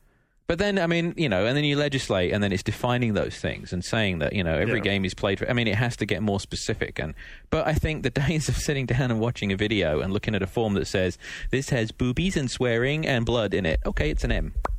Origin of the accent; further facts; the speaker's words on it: England, United Kingdom; I'm from England